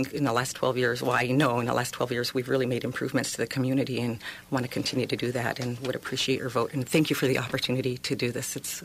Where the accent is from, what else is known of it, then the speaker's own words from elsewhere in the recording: Nome, Alaska, United States; Born and raised in Nome, I am the oldest of three kids